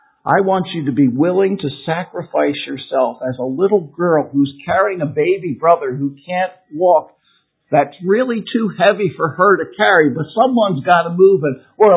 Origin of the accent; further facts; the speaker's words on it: Philadelphia, Pennsylvania, United States; born there; I was born in Philadelphia. That should tell you that right there.